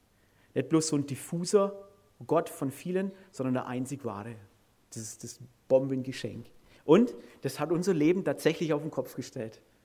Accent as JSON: {"language": "German", "region": "Bavaria", "country": "Germany", "said": "ich komme aus Franken, so ist das."}